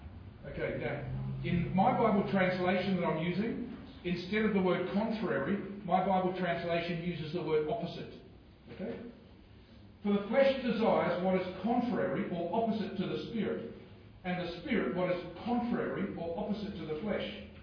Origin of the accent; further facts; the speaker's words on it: Adelaide, South Australia, Australia; I'm from Adelaide.